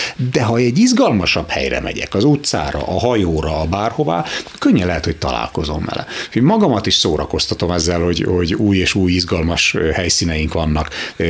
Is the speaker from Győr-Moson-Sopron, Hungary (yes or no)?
yes; Győr, Győr-Moson-Sopron, Hungary; Tehát aki jár Győrbe, én ugye győri gyerek vagyok, ott összefolyik a Rába meg a Mosoni Duna.